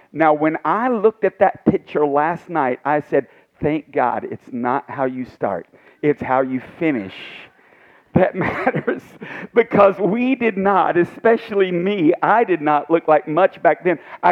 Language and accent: English; Tennessee, United States; I remember we grew up in Tennessee, and the first house we bought was like a quarter of a mile away from my mom and dad's house.